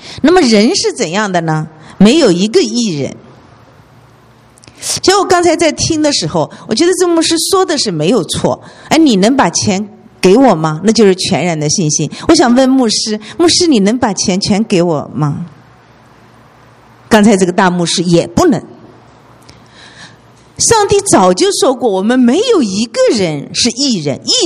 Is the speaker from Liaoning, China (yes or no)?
no; Nanjing, Jiangsu, China; 特别我们南京人，江浙人要杀个人比较困难，打架都困难。